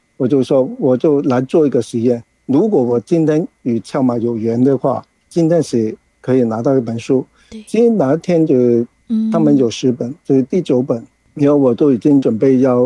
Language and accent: Chinese; Hong Kong; 大家好，我是来自香港的